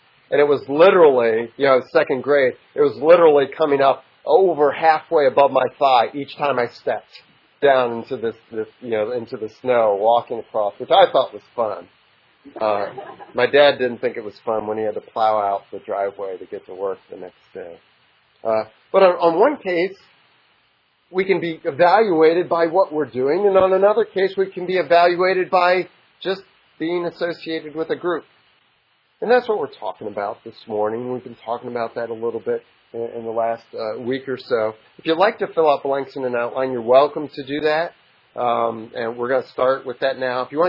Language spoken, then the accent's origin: English; Rochester, New York, United States; I was growing up in Rochester, New York, and that's the opposite of Florida.